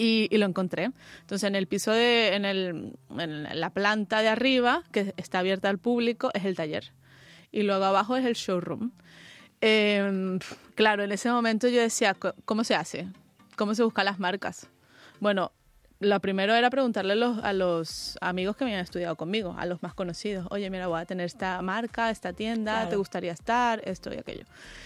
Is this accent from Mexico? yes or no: no; Venezuela; now in Spain; yo soy de Venezuela, mi madre es italiana, por eso también me vine a España.